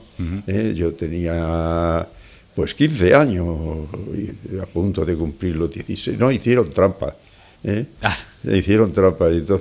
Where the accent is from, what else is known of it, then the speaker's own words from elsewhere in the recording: Extremadura, Spain; el que yo tengo por mi tierra, Y por mi gente